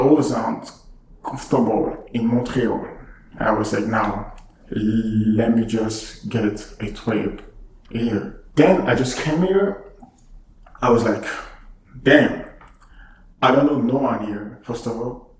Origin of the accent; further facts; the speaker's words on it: Republic of the Congo; first language French; English is a second language; also born or lived in South Africa; now in Canada; I'm from Republic of Congo. Yeah, we usually speak French over there. French is my first language. And after that, I went to South Africa, Cape Town, and I've been studying over there.